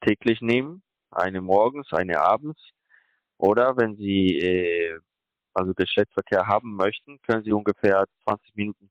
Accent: Colombia; now in Hamburg, Germany; Also, ich bin Kolumbianer.

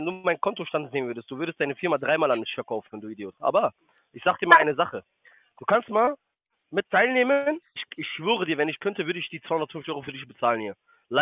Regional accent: Düsseldorf, North Rhine-Westphalia, Germany; Gebürtiger Düsseldorfer

